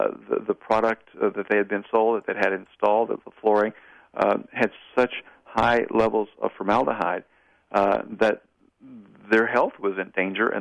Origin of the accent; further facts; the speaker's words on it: Tennessee, United States; And my home state is Tennessee